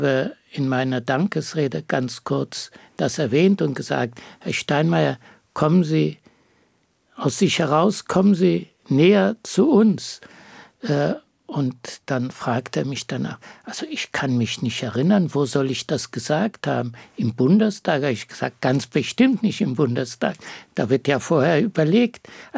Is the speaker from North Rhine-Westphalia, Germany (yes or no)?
no; Bavaria, Germany; now in Berlin, Germany